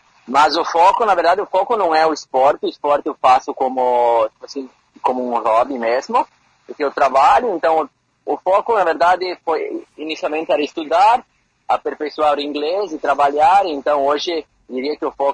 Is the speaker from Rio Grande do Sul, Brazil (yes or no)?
yes; Boa Vista do Sul, Rio Grande do Sul, Brazil; moved away as an adult; now in Australia; sou natural de Boa Vista, e eu me mudei para a Austrália, como comentou no início da reportagem, em 2019, para estudar